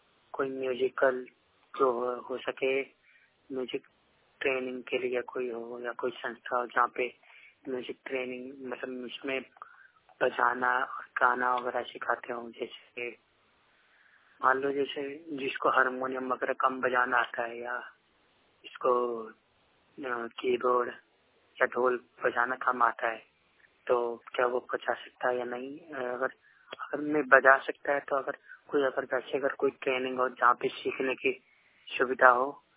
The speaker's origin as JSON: {"language": "Hindi", "region": "Delhi", "country": "India", "also_born_or_lived": "Bihar", "said": "मेरा गांव बिहार में है, लेकिन मैं हूँ दिल्ली का, और परमानेंट मेरा घर दिल्ली में ही है, मैं दिल्ली में ही रहता हूँ।"}